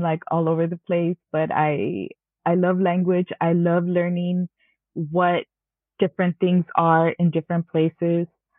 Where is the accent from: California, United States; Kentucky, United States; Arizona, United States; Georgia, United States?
California, United States; Los Angeles; The other thing was my mom is from El Salvador and I grew up in East LA, where it's predominantly Mexican.